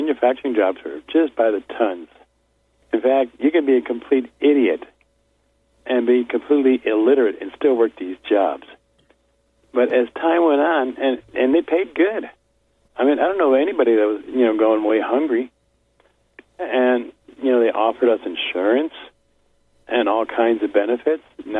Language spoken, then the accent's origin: English; Illinois, United States; I remember growing up in Illinois.